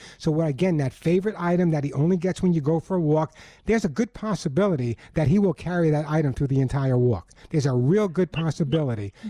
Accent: Oceanside, New York, United States; I grew up on Long Island, a small town on Long Island called Oceanside. And I spent my entire childhood on the beach.

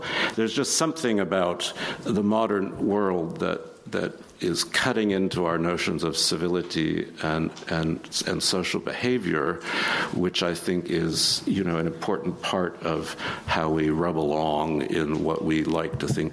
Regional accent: United States; And as an American, I'm one of these people who, you know, partly as a journalist, too, I don't trust the state.

